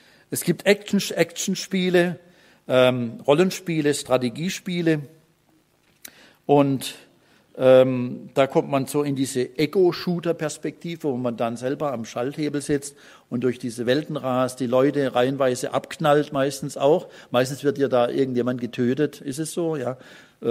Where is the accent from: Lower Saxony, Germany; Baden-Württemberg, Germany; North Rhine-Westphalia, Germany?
Baden-Württemberg, Germany; Pforzheim; Es gab jetzt gerade einen Fall in Pforzheim, in meiner Heimatstadt, in einem Nachbarort.